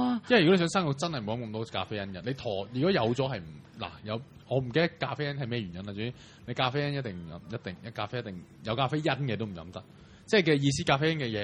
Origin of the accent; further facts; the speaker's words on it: Hong Kong; 其實我而家其實好多人有時冇 check 到嘅，就我香港人咧